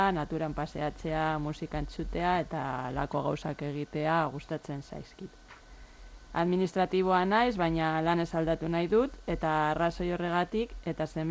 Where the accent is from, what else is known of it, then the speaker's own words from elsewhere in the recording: Bilbao, Basque Country, Spain; 41 urte ditut, eta ere bilbotarra naiz, eta Bilbon bizi naiz.